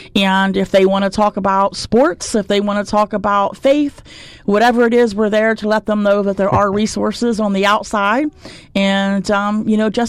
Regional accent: Milton, Pennsylvania, United States; It's in my hometown. I went to Milton High School.

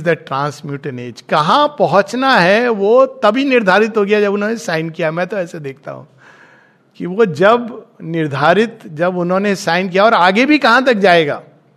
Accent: Jharkhand, India; मेरा गांव तो छोटा सा झारखंड में

